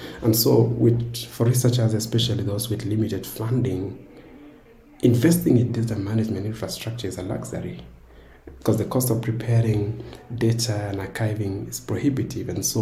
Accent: Kenya; when I came back to from South Africa back to Kenya to be involved in teaching and research

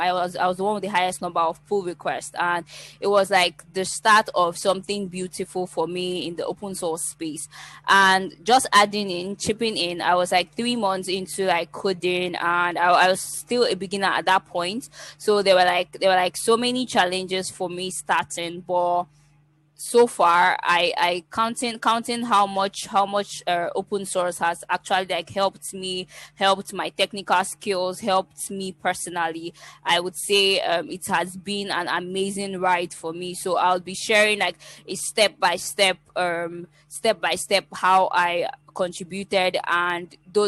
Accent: Nigeria; I'm from Nigeria, and I'm a back-end developer.

